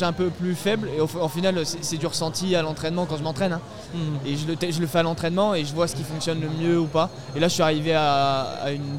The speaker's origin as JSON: {"language": "French", "town": "Chambéry", "region": "Auvergne-Rhône-Alpes", "country": "France", "said": "c'était le marathon de chez moi à Chambéry."}